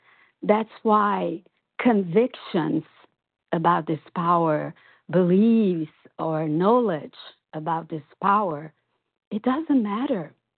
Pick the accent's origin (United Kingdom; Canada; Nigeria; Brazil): Brazil; And I'm from Brazil.